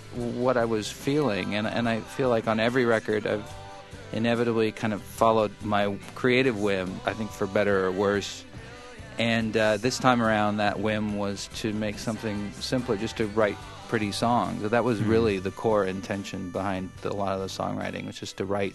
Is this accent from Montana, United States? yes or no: yes; Helena, Montana, United States; Yeah, and I grew up in Helena, Montana, so it was really hard to get a hold of music.